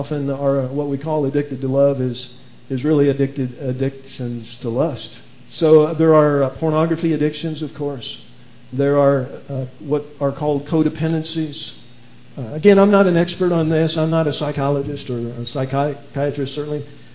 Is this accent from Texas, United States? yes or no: no; Illinois, United States; We're from Illinois, so I can identify with that, and I know exactly where that is.